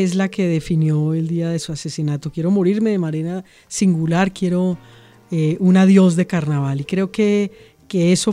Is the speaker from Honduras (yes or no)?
no; Colombia; como los colombianos hemos tenido que sufrir una guerra de los militares, de los paramilitares, de la guerrilla